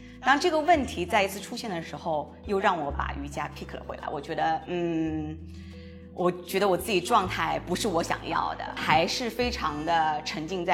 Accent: Zhenjiang, Jiangsu, China; now in Shanghai, China; 对，我镇江人

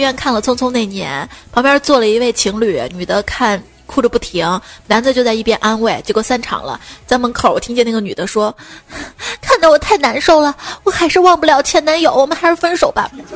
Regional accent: China; now in South China; 就是我现在在南方嘛，因为我是从小在北方长大的，

